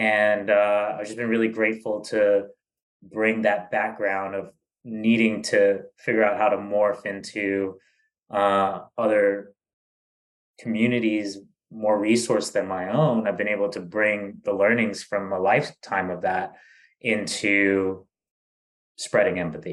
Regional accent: New York, United States; I am originally from Bed-Stuy, Brooklyn, New York. And my parents are Jamaican immigrants, so I'm a first-generation American. I grew up in a lower middle-class background in Brooklyn

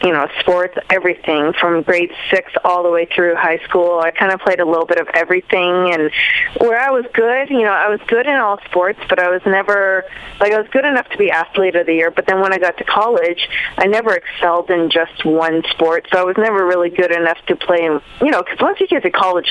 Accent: Canada; as Canadian wrestlers, I don't know. We just love pro wrestling.

